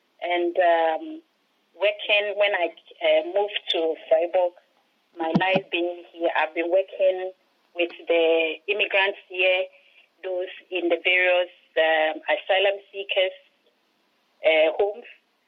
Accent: Ghana; now in Germany; Actually, I come from Ghana

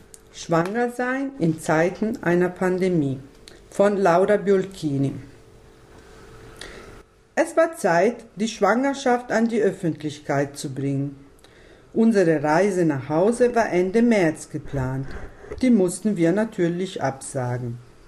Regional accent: Italy; German is a second language; moved away as an adult; now in Freiburg, Germany; Als Italienerin, die seit fast 7 Jahren in Freiburg wohnt und arbeitet

